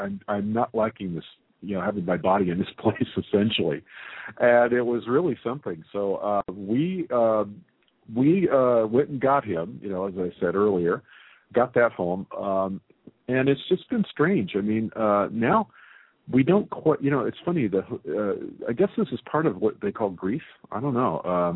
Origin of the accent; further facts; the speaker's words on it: Roseville, California, United States; My dear friend, Debbie Wells, who I grew up with in Roseville, California, is here.